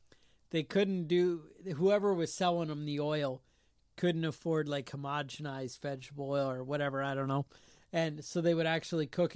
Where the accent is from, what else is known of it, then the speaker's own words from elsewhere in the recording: Canada; I grew up in Canada a little bit as a kid.